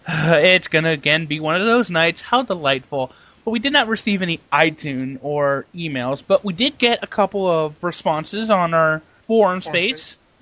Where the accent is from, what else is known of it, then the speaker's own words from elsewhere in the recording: the South, United States; Again, I prove I'm a Southerner.